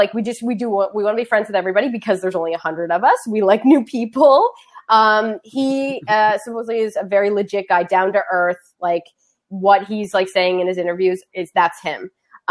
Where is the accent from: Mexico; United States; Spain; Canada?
Canada; East Coast; I'm from the East Coast.